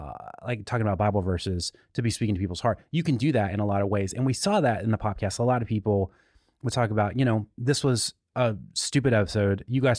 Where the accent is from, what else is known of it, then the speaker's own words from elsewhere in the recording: the South, United States; I think a rite of passage in growing up in the South, in the evangelical South, is should I become a youth minister if you're a guy?